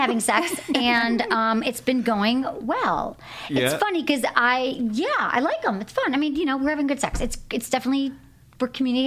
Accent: Michigan, United States; I'm from Michigan. So all my friends, like, had kids at 25.

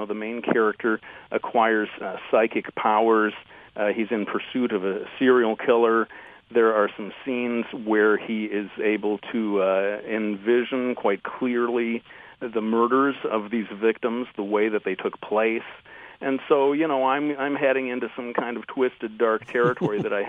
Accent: Detroit, Michigan, United States; That's true. Yeah, you've caught me. Well, I fly the Motown flag as well, and you're right. I should be more proud of my native local sound.

